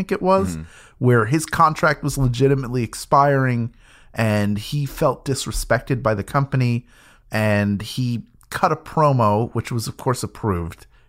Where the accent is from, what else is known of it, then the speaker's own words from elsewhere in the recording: Philadelphia, Pennsylvania, United States; the 2015 Royal Rumble, which took place in my hometown of Philadelphia.